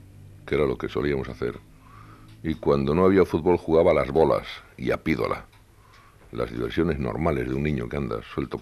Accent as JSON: {"language": "Spanish", "town": "Padrón", "region": "Galicia", "country": "Spain", "tie": "born there", "said": "En Iria Flavia, en el municipio de Padrón, banda de Estribor de la Ría de Arosa, ya al fondo, el 11 de mayo de 1916"}